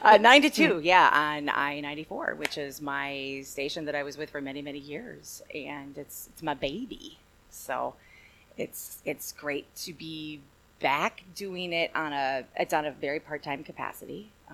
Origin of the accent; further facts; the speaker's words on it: Stoughton, Wisconsin, United States; I remember when I first moved here, from the Madison area. I grew up in Stoughton.